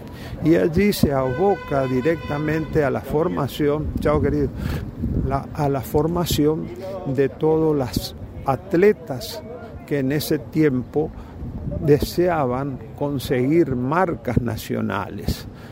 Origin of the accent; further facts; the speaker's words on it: Villa San Martín, Chaco, Argentina; Él se instala y nosotros nos criamos en Villa San Martín.